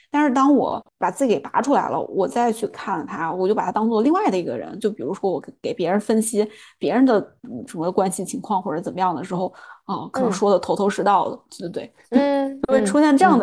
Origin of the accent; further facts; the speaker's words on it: China; 尤其是我们在这种环境下长大。就是在国内的这种家庭环境下长大